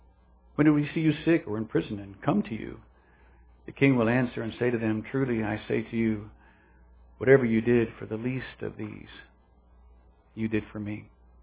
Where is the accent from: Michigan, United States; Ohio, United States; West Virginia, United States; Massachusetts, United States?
West Virginia, United States; Parkersburg; born there; I was born in St. Joseph's Hospital in Parkersburg.